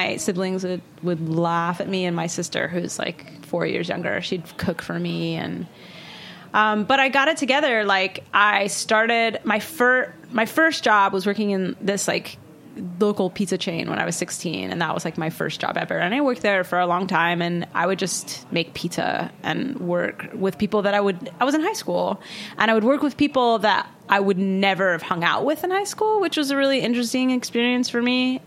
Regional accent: Portland, Oregon, United States; You know, I grew up in Portland, and music was a huge, huge part of life there.

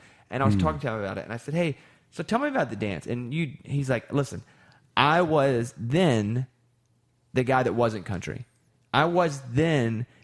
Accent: Arkansas, United States; Because, I grew up in Arkansas. I didn't go on vacation. We had any money.

